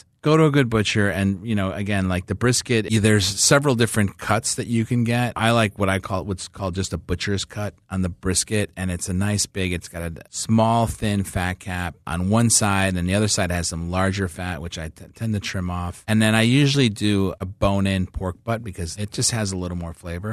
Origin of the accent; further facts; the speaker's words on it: Chicago, Illinois, United States; I think because I grew up in Chicago, I'm like a sausage person.